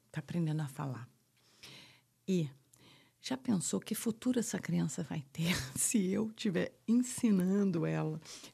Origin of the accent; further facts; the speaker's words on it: Rio de Janeiro, Brazil; Mas a gente é carioca, né?